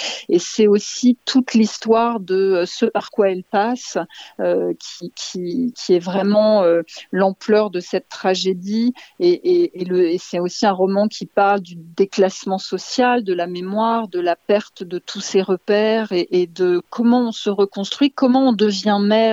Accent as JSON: {"language": "French", "country": "France", "said": "Je suis française, ma mère est française, j'ai un père qui a des origines libanaises et arméniennes"}